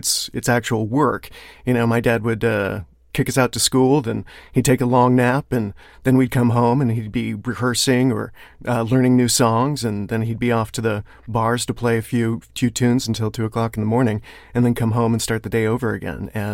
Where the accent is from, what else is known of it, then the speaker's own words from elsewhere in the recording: California, United States; Well, I grew up in the Bay Area back in the 80s, which, you know, if you get the choice, it's a pretty nice place to grow up.